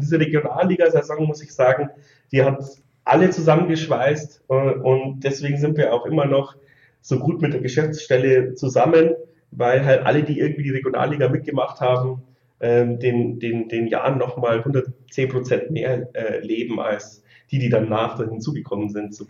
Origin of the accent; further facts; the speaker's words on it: Bavaria, Germany; ich komme so 60 Kilometer aus Regensburg weg